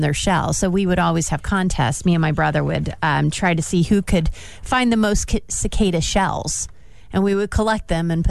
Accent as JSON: {"language": "English", "region": "Indiana", "country": "United States", "tie": "born or raised there", "accent": "Southern", "said": "I grew up around cicadas in Southern Indiana."}